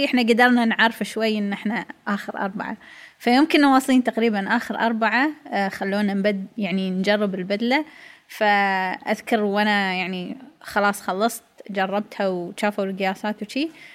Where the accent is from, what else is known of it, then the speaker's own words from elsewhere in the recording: United Arab Emirates; من يوم أنا صغيرة. والله. وما يعني تعرف، يعني ما كان موجود عندنا في الإمارات.